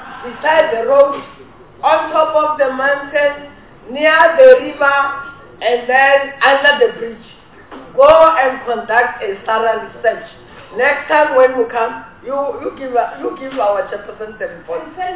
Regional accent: Pretoria, Gauteng, South Africa; You know, in Pretoria, I'm from Pretoria

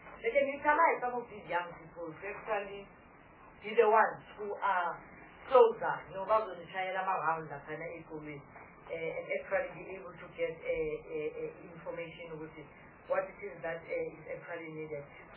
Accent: Gauteng, South Africa; I come from Gauteng

